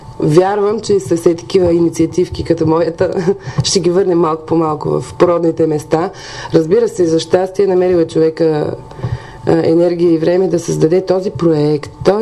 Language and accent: Bulgarian; Burgas, Burgas Province, Bulgaria; Разбира се, аз за това имам такава потребност от тази сцена и тази музика тук в Бургас. От Бургас съм